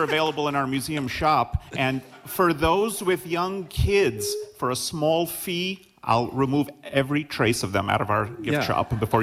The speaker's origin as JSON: {"language": "English", "town": "Queens", "region": "New York", "country": "United States", "lives_now": "Beltrami County, United States", "said": "Well, you are correct. I'm from Queens, the juiciest bite of the Big Apple."}